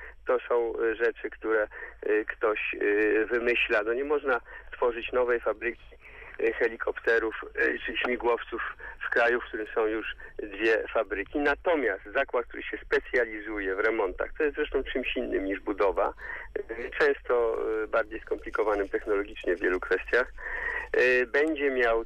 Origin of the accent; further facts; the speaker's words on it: Warsaw, Masovian Voivodeship, Poland; nie startuję jako warszawiak z Warszawy.